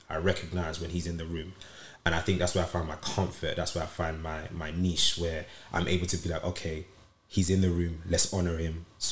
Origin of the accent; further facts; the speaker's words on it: London, United Kingdom; I'm 24 years old. I am from East London. I always say this, that I'm just a kid from East London who God has chose to use.